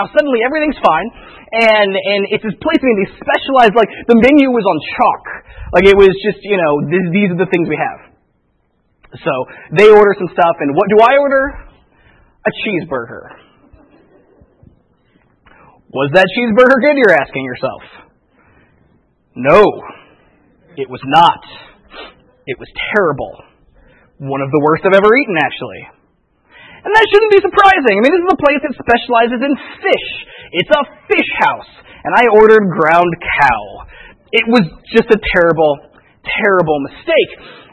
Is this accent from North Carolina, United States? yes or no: no; Indiana, United States; Well, growing up in Indiana, we don't have that.